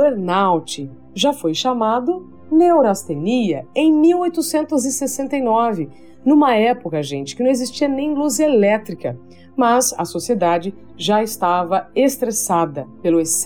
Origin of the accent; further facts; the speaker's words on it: Paraná, Brazil; Quando chegou no Paraná, que é o meu estado natal, eu travei.